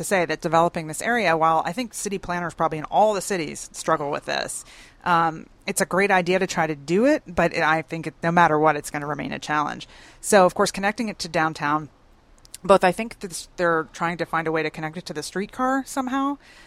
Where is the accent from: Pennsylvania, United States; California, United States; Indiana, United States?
Pennsylvania, United States; Philadelphia; I grew up in Philadelphia